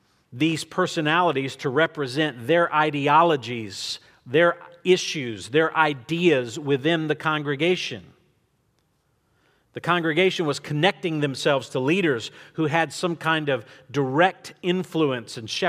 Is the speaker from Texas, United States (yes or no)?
yes; Texas, United States; to use a little good Texas phrase there, being a Texan from the great nation. All hail the Republic.